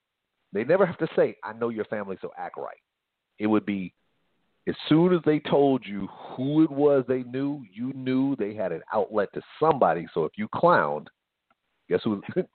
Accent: Pine Bluff, Arkansas, United States; I talked to her about this offline, about how I said when I grew up in Pine Bluff, hated going to school.

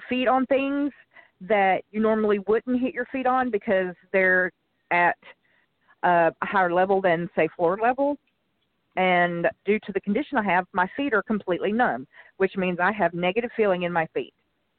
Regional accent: Georgia, United States; from Georgia. I am so sorry I missed you guys last week.

